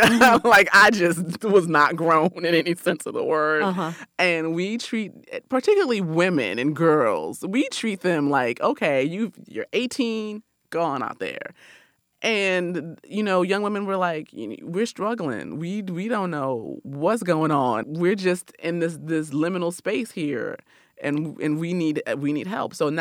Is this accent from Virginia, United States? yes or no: no; Rochester, New York, United States; also born or lived in Albany, United States; I was born in Albany, New York, grew up in Rochester, New York.